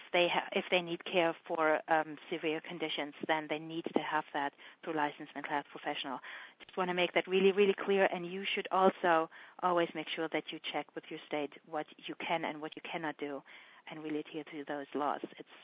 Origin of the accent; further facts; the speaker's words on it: Germany; English is a second language; obviously, being German, as you might hear from my accent, I was raised in the awareness what war can do to people and what people do in war.